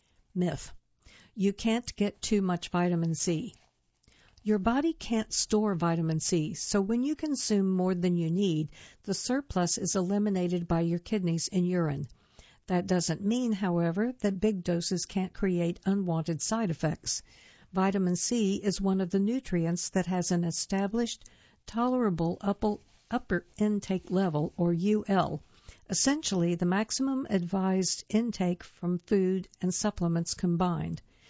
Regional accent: Detroit, Michigan, United States; I was a mess from Detroit, getting hired for my looks.

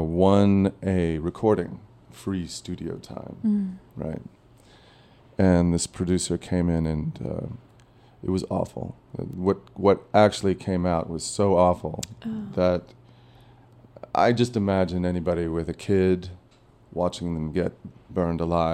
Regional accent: Cary, North Carolina, United States; now in New York, United States; I was, when I grew up in Cary, it was the old kind of Mayberry

